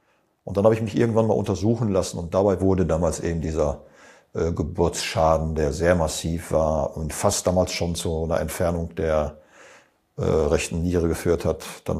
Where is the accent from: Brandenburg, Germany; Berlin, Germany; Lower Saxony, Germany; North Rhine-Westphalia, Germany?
North Rhine-Westphalia, Germany; Westerkappeln; also born or lived in Gelsenkirchen / Lückendorf; Ich kam ja, auch wenn ich gebürtiger Gelsenkirchener war und in Lückendorf lange Zeit verbrachte, bis zum 9. bis 7. Jahr war, und dann aber im behüteten Westerkappeln, war schon eine andere Welt.